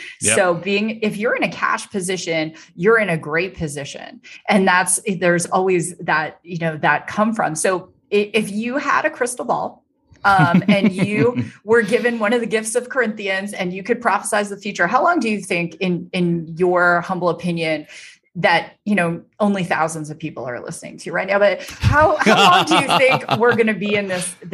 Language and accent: English; Canada; I'm from Canada